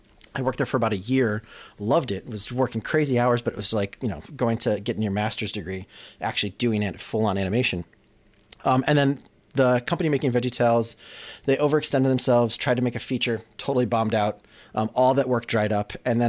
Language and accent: English; Chicago, Illinois, United States; I'm from the South Side of Chicago. It was not like something you did.